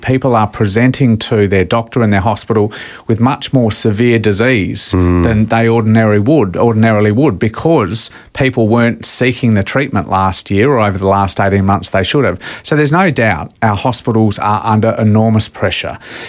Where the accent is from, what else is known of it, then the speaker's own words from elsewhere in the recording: South Australia, Australia; that we're enjoying in my home state of South Australia by and large